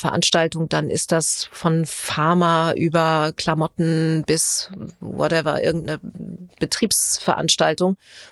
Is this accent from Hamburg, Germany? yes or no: yes; Hamburg, Germany; in Hamburg, wo meine Erinnerungen sind, die meisten Erinnerungen sind. Also meine Kindheit und all das, was man zum ersten Mal gemacht hat. Da ist für mich Heimat und deshalb ist Hamburg meine Heimat.